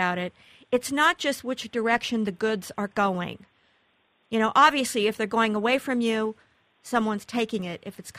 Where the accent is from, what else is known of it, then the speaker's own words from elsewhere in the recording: Midwest, United States; moved away; Well, you know, I come from the Midwest, where people don't seem to confuse bring and take, but I noticed as soon as I moved to the East, and this is about 1980